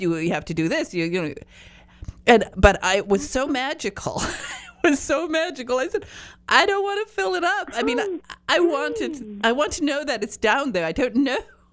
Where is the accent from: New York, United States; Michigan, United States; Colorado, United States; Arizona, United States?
Michigan, United States; I'm from Michigan, northern Michigan